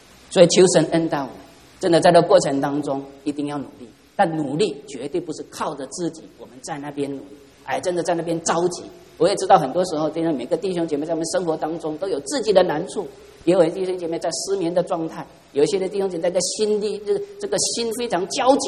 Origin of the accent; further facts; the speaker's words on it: China; 我中国人非常的努力